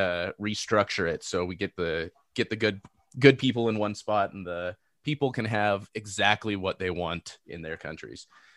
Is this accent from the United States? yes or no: yes; California, United States; You know, I'm from California.